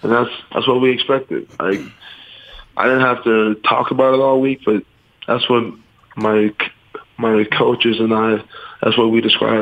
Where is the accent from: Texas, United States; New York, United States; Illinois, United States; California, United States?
Illinois, United States; Chicago; I've never been in a street fight, and I grew up in Chicago on the South Side.